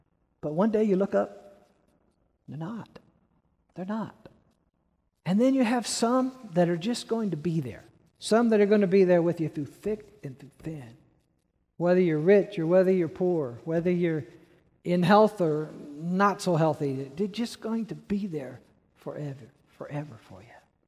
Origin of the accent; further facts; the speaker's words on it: Peoria, Illinois, United States; I grew up in Peoria, but this was back when Peoria was Mayberry, right?